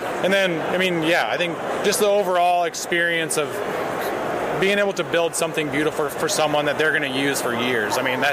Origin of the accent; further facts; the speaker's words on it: Leadville, Colorado, United States; Yeah, I grew up in Leadville, way up in the mountains. So yeah, Colorado